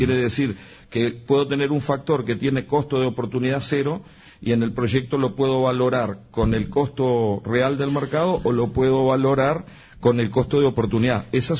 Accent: Montevideo, Uruguay; moved away as an adult; also born or lived in Bella Unión; now in Salto, Uruguay; yo soy de Montevideo, pero me fui a trabajar allá, llegué a mi familia, mis hijos se educaron en Bella Unión, los dos menores nacieron en Bella Unión, y después nos fuimos a Salto

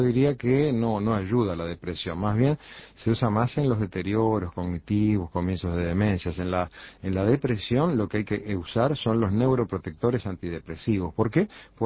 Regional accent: Uruguay; como muchos uruguayos

